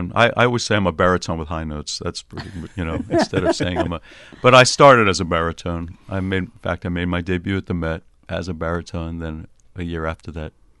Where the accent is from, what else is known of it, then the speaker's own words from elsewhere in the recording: Brooklyn, New York, United States; We talked. We're both from New York.